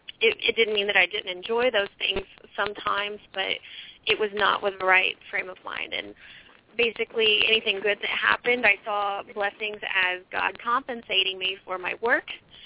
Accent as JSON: {"language": "English", "region": "Arkansas", "country": "United States", "tie": "born or raised there", "lives_now": "New York, United States", "said": "born and raised in Arkansas. I skipped around the country a bit after college. And now I live in New York with my husband, Paul."}